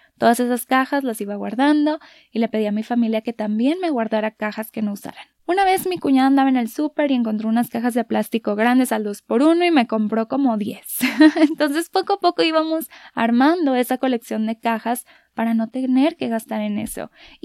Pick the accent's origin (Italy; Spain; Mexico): Mexico; Monterrey, Nuevo León; moved away as an adult; now in San Luis Potosí, Mexico; yo soy de Monterrey y hace 2 años y medio mi esposo llegó a casa el día de nuestro aniversario número 5 para decirme que le estaban ofreciendo trabajo en San Luis Potosí.